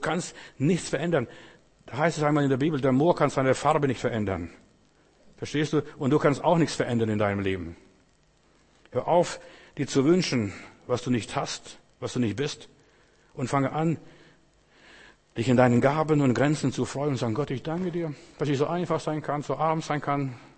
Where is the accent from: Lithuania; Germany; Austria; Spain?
Lithuania; Klaipėda, Klaipėda County; moved away; Ich werde nie vergessen, als ich in Memel war und meine Heimat besucht habe nach 40 Jahren